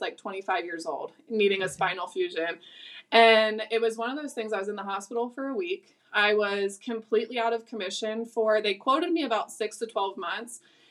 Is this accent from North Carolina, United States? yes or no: no; Philadelphia, Pennsylvania, United States; We ended up moving out to Kansas. I'm from Philly.